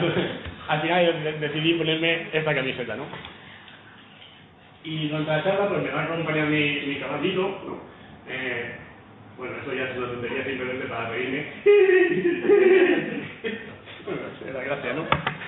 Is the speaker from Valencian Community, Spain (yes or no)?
yes; Valencia, Valencian Community, Spain; yo soy de Valencia y soy de Valencia. Y de Valencia.